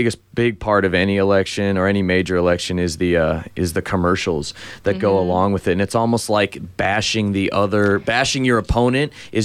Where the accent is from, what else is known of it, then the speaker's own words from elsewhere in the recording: New Mexico, United States; I'm from New Mexico, so I have no stake in this election.